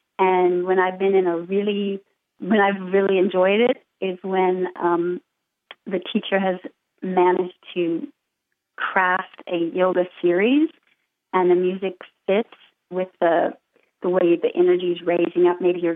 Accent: Lawrence, Kansas, United States; moved away as an adult; now in Boston, United States; I did. I grew up in Lawrence, Kansas, and I go back a lot. I have friends there and ties to the University of Kansas.

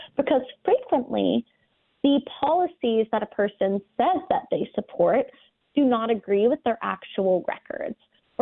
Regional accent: Maryland, United States; because I'm from Maryland, I'm going to use a Maryland example

